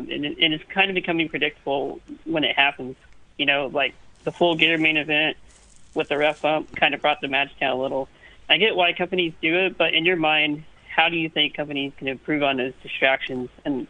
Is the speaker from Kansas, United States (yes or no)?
yes; Kansas, United States; Hey, Jason … from Kansas, home of the Kansas City Chiefs.